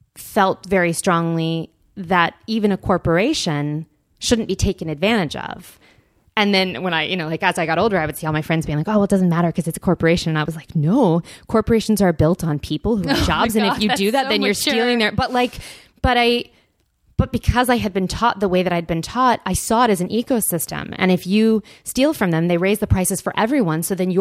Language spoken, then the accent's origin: English; Bible Belt, United States; Growing up in the Bible Belt, that was not very fun